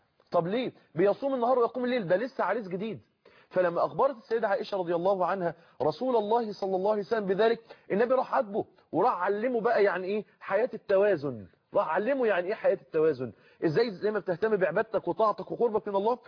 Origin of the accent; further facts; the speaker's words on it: Mansoura, Dakahlia, Egypt; عندنا في المنصوره